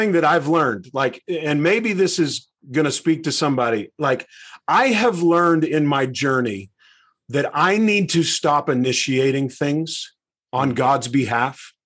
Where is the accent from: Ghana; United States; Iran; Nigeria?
United States; Pittsburgh, Pennsylvania; So, dude, growing up in Pittsburgh my whole life, I'm like, either way, this is going to be awesome because I get to have lunch with Coach Tomlin. Are you kidding me? A kid who grew up in Beaver County.